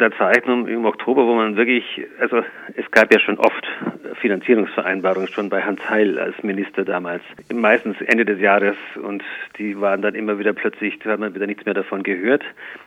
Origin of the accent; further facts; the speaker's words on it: Munich, Bavaria, Germany; Das sage ich als Münchner ungern.